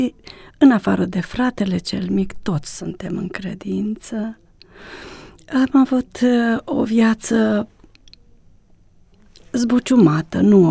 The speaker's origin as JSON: {"language": "Romanian", "region": "Ialomița County", "country": "Romania", "tie": "born there", "said": "M-am născut într-adevăr în Ialomița. Părinții mei au fost credincioși. M-am născut într-o familie de credincioși."}